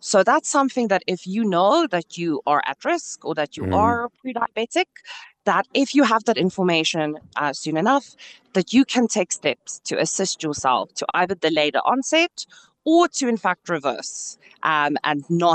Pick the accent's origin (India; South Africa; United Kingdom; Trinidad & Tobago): South Africa; So it's really crucial as a South African that you go and test yourself, and it's actually fairly simple.